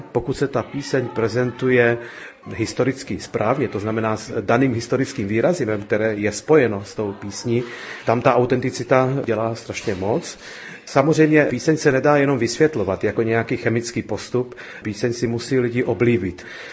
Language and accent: Czech; Pereg, Pest, Hungary; Moje rodina přišla sem ze středních Čech kolem roku 1864, takže já jsem vlastně pátá generace Čechů, kteří se tady vlastně narodili.